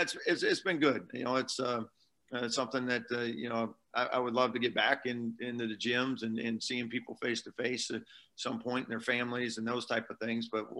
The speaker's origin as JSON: {"language": "English", "region": "Iowa", "country": "United States", "tie": "born or raised there", "also_born_or_lived": "Omaha", "moved": "as an adult", "said": "Yeah, I was you know, born and raised in Iowa, and then and then was in Omaha for 20 years."}